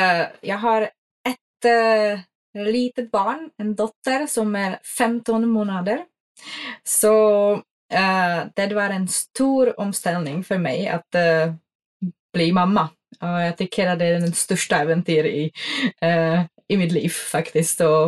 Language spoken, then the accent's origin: Swedish; Czechia; now in Sweden; Jag kommer från Tjeckien. Har bott i Sverige, nu blir det 12 år. Jag kommer från en pytteliten byn i den tjeckiska bergen som heter Beskydy. Och de ligger i östsidan av Tjeckien, nära Slovakien och Polen. Och jag är uppväxt i utomhus.